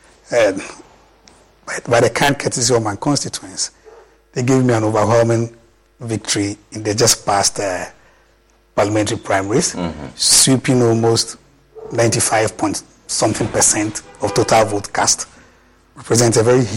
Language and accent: English; Eastern Region, Ghana; is a Ghanaian. I come from the Ibuakwa South constituency. I had most of my schooling here in Ghana, a few top-ups abroad.